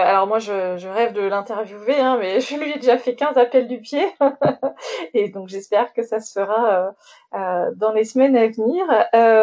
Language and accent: French; Grenoble, Auvergne-Rhône-Alpes, France; parce que moi je suis grenobloise